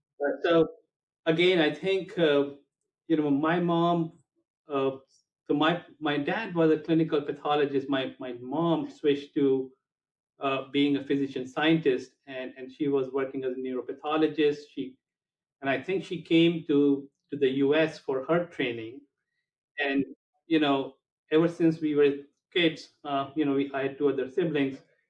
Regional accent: India; So I grew up in India, and so my entry into medicine probably was influenced by my parents.

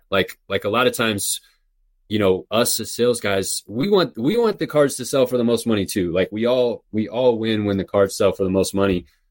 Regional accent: Illinois, United States; You know, country Illinois too. I'm from Illinois.

